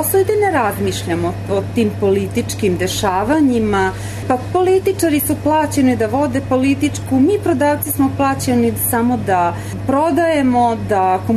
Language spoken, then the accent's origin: Serbian; Šid, Vojvodina, Serbia; born there; iz Šida sam rođena, sam u Šidu i za nju brinem